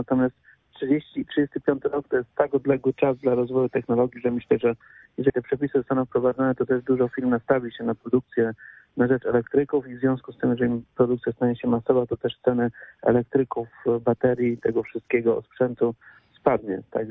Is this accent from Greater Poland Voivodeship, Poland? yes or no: yes; Swarzędz, Greater Poland Voivodeship, Poland; Akurat jestem ze Swazenda, także tu widzę pod wszystkimi marketami możliwymi zaczęły powstawać te stacje.